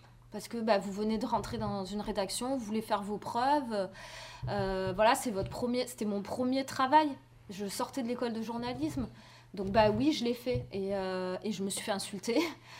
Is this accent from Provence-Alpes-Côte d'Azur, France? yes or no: yes; Marseille, Provence-Alpes-Côte d'Azur, France; j'ai 35 ans, je suis originaire de Marseille